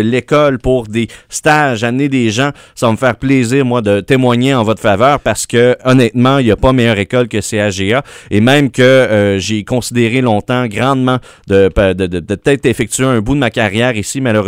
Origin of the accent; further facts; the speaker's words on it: Quebec, Canada; Je viens de l'Outaouais. Je vais rester demeurer en Outaouais. Je ne vais pas être loin de ma famille.